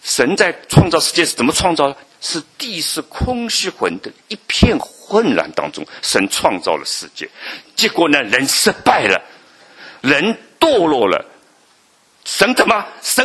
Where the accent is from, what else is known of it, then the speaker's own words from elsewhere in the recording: China; 我们中国人应该是被神拣选的，不拣选你，为什么？